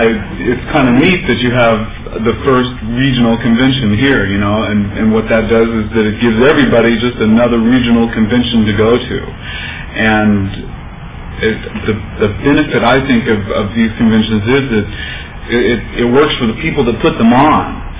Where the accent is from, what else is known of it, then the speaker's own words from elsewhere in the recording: Olympia, Washington, United States; I'm an addict. And I'm from out of town. I'm from Olympia, Washington.